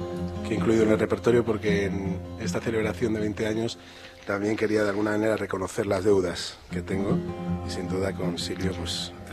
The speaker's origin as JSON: {"language": "Spanish", "town": "Madrid", "region": "Community of Madrid", "country": "Spain", "said": "los que somos de allí, de Vallecas, ¿no?"}